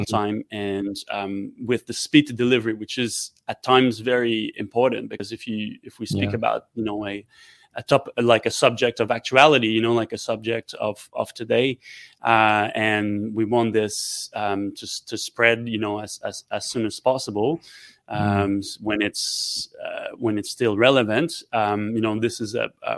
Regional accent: Canada; also born or lived in Montreal; now in Melbourne, Australia; I'm from Canada and started my career in Montreal in the art scene.

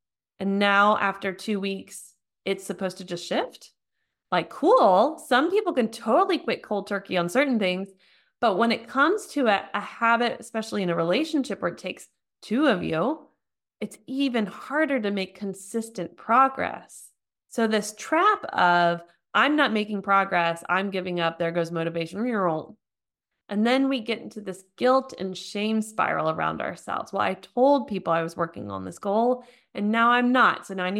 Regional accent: United States; now in Germany; I'm an American living in Germany, mom of three, and married to a fellow entrepreneur.

